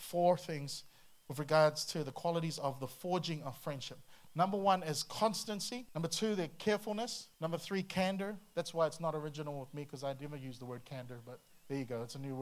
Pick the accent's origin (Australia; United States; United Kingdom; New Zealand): New Zealand; Auckland; Where we grew up in Auckland is one, clap, two, clap, boom, boom, clap, boom, clap.